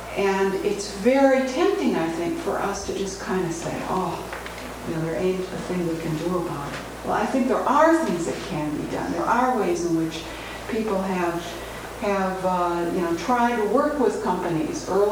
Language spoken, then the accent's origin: English; Chicago, Illinois, United States; I mean, I come from Chicago, so I can mention Michael Jordan.